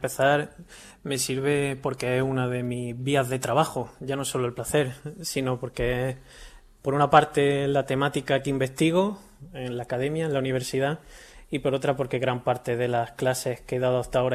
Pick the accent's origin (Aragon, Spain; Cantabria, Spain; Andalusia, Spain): Andalusia, Spain; Cazorla; algunas películas en algún cine de verano en mi pueblo, en Cazorla, en Jaén